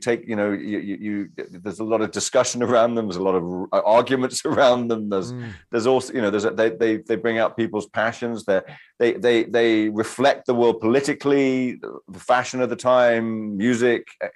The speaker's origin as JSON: {"language": "English", "country": "United Kingdom", "said": "I'm British."}